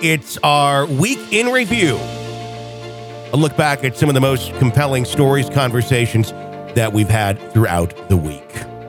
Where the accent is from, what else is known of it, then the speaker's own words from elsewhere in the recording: Wisconsin, United States; I mean, I grew up in Wisconsin, but we both have similar type winters.